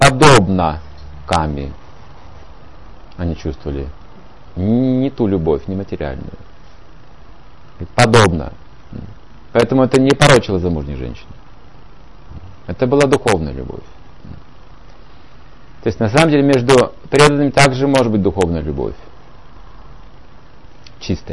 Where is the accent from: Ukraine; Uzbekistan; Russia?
Russia; Siberia; Мы же сибиряки, ну как?